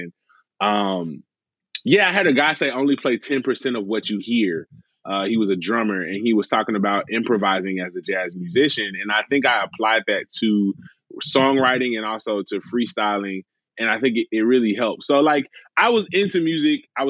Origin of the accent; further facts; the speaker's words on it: the South, United States; even though I grew up in the South listening